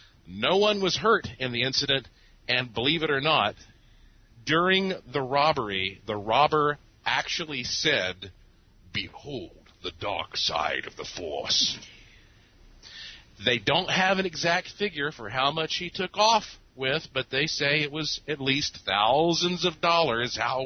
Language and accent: English; Milwaukee, Wisconsin, United States; Yeah, but hey, I came from Beer City, so I was kind of screwed, right?